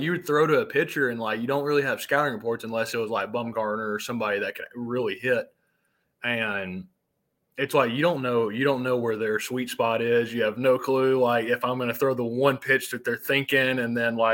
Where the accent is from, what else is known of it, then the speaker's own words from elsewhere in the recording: Loretto, Tennessee, United States; I'm from Loretta, Tennessee, and he's from Florence, Alabama. So it was funny because we actually grew up 30 minutes from each other.